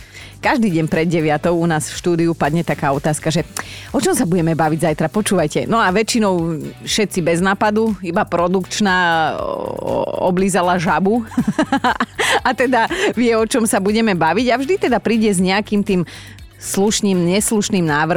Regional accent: Borovce, Trnava Region, Slovakia; Roboty máme jak na kostole, ako sa hovorí u nás v Borovciach, ale sa nám to páči.

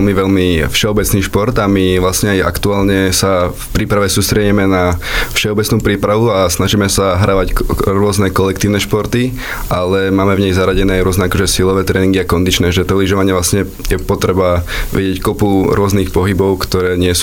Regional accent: Prešov Region, Slovakia; Tak ja som rodený Tatranec aj aktuálny

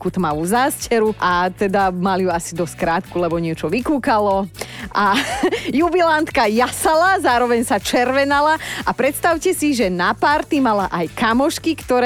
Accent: Borovce, Trnava Region, Slovakia; No, za dobrotu, náš obrotu, ako sa hovorí u nás v Borovciach.

